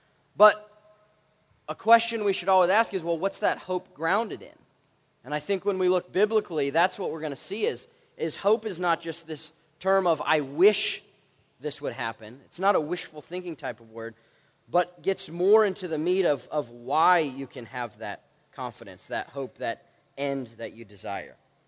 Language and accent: English; Nebraska, United States; For me, I'm from Nebraska, where I'm a big Nebraska fan